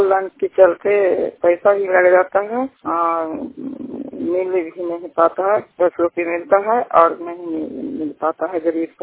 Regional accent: Bihar, India; छत्तीसगढ़ बिहार है, थाना हिलसा है, जिला नालंदा की निवासी हूँ।

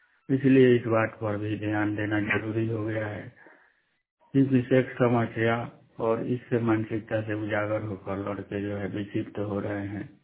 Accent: Sikta, Bihar, India; मैं सिकटा पश्चिम चंपारण का रहने वाला हूँ।

